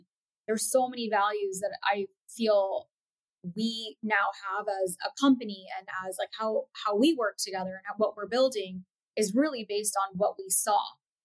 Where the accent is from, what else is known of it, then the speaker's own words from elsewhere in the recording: Chicago, Illinois, United States; born there; my parents immigrated to the U.S., to Chicago. They met in Chicago, and I was born in Chicago in the late 70s.